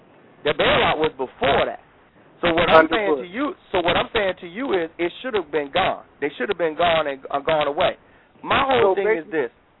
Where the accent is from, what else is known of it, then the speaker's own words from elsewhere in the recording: Michigan, United States; I think I'm from Michigan, born and raised, but the auto companies should have went to hell.